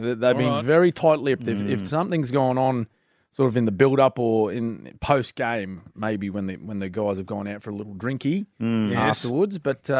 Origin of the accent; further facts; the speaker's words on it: Queensland, Australia; Mate, I'm living back, well, in my... where I grew up in Queensland. I'm back in God's country.